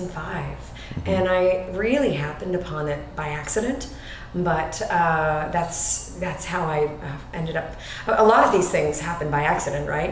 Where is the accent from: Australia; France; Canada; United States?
Canada; you don't say I'm from Canada. You say like, oh, well, I'm part this and I'm part that and everything. Mm-hmm. And so it was, I'm Scottish. And yeah. So I was raised with those Scottish roots.